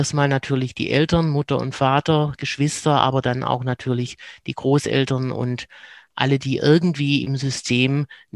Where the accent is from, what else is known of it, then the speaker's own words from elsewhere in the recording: Baden-Württemberg, Germany; accent: Swabian; now in Cologne, Germany; Wie man hört, komme ich aus dem Schwäbischen und bin in Köln gelandet.